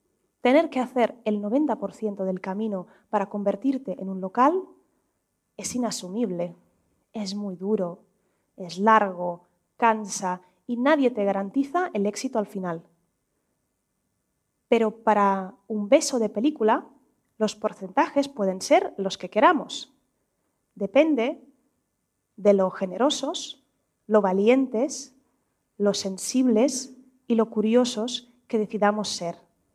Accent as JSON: {"language": "Spanish", "country": "Russia", "second_language": "Spanish", "lives_now": "Barcelona, Spain", "said": "digo «soy rusa, pero vivo aquí en Barcelona»"}